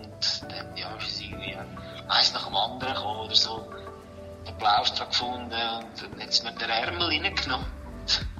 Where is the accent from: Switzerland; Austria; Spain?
Switzerland; Talenwil; ich bin in Talenwil aufgewachsen